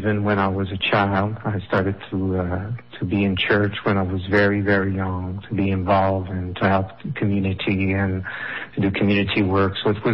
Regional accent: Saint-Agathe, Quebec, Canada; I'm Canadian. I'm from Saint-Agathe. It's near Montreal, about an hour and a half north of Montreal.

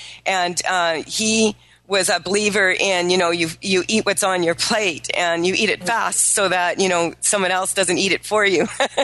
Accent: Saskatchewan, Canada; I was raised in Saskatchewan in Canada, and in, you know, that's a meat and potatoes place.

